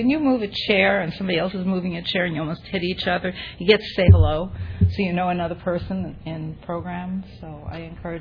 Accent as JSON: {"language": "English", "town": "San Diego", "region": "California", "country": "United States", "said": "I'm from San Diego."}